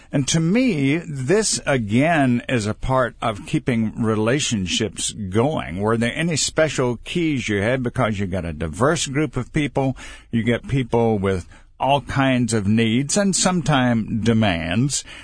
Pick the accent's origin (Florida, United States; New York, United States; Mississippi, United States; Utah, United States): Mississippi, United States; Columbia; the son of a good friend that I grew up with in Columbia, Mississippi.